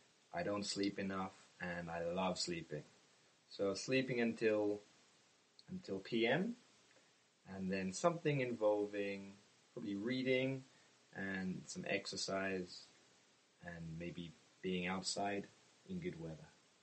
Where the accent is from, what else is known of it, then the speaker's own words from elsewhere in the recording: England, United Kingdom; from England.